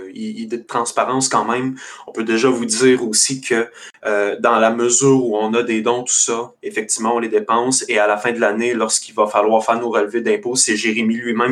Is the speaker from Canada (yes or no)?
yes; Quebec, Canada; je viens d'Outaouais